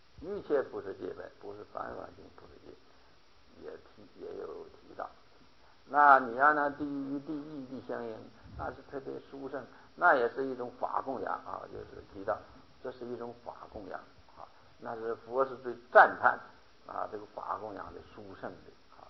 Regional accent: China; 但是是巴利文，我们中国人呢现在还没有办法能读

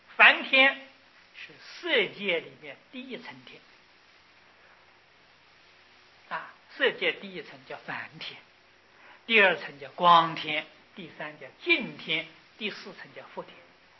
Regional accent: China; 第十天呢就是忉利天主，我们中国人称他做玉皇大帝

